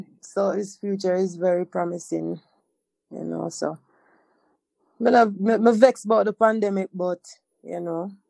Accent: Montego Bay, Saint James, Jamaica; I'm from Montego Bay.

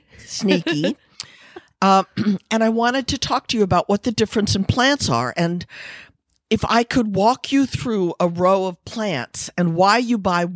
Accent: Midwest, United States; You know, I'm from the Midwest, and you have to show me, and my critical mind is always going, yeah, right.

